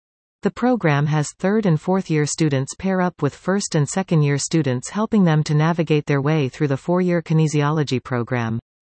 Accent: Bradford, Nova Scotia, Canada; we are both from Bradford, and no one knows where Bradford is, in Nova Scotia.

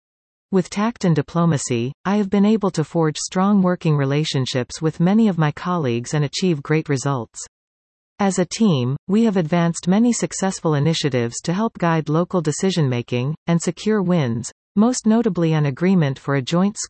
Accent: Richmond, British Columbia, Canada; moved away as an adult; now in Guelph, Canada; Born and raised in Richmond, BC, I came to Guelph on my own 7 years ago to study at the university. I have since called Guelph home.

